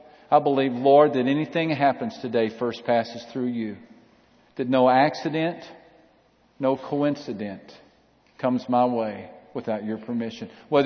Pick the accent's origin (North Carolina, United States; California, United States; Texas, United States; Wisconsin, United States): Texas, United States; Where I grew up in West Texas, there was a town called No Trees, Texas.